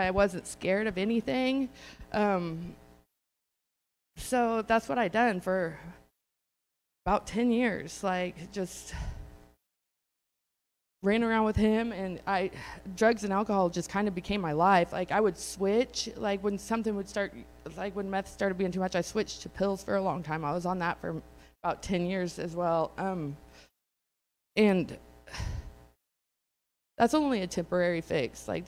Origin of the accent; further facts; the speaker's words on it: Solomon, United States; I grew up in Solomon